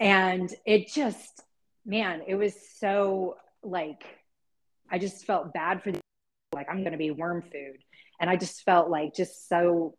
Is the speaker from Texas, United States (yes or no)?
yes; Dallas, Texas, United States; So I was raised in the LCMS Lutheran Church. I grew up in Dallas, Texas, and was a huge Cowboys fan.